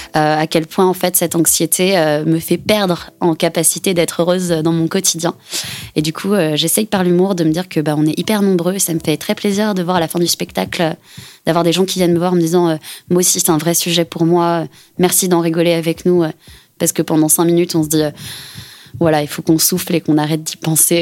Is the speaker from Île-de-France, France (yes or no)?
no; Rennes, Brittany, France; je suis particulièrement basée à Rennes parce que je suis rennaise depuis toujours.